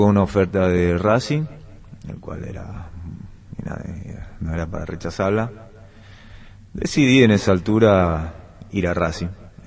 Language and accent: Spanish; Paraguay; moved away; la primera vez que salí de Paraguay fui a probar a River.